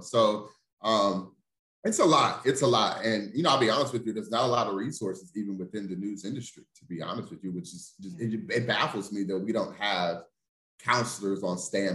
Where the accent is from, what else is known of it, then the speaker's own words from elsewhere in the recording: St. Louis, Missouri, United States; Oh, I'm from St. Louis. It stops right there. Like, honestly, like, I came from St. Louis.